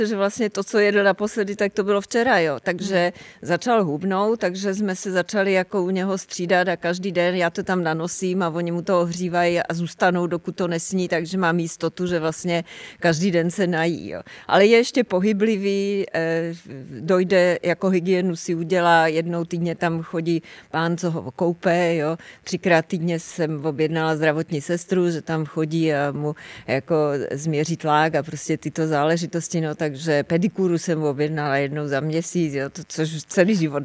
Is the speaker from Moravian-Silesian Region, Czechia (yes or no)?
no; Holešov, Zlín Region, Czechia; já jsem se vlastně narodila na Moravě, v Holešově, jo, ve Zlíně.